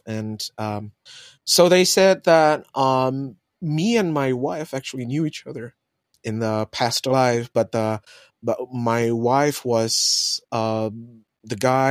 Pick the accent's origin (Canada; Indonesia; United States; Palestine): Indonesia; Bogor, West Java; I grew up in Bogor, like, born and raised